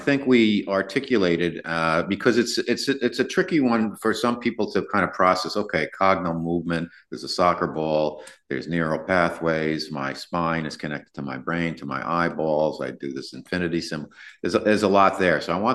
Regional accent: East Coast, United States; And I'm from the East Coast and I wasn't used to that.

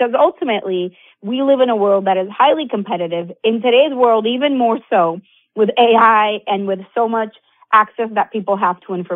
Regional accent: Venezuela; moved away as an adult; now in United States; I'm originally from Venezuela. In 2015, I moved to the U.S. and had to find a way to build my business from scratch here because I didn't have a network.

